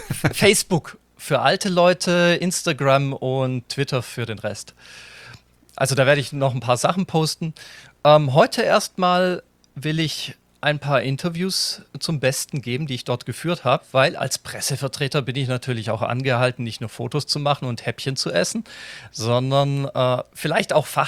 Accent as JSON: {"language": "German", "country": "Germany", "said": "ich komme nicht aus Wien, mir kann es ja eigentlich wurscht sein, als Piefke sowieso, gleich zweimal."}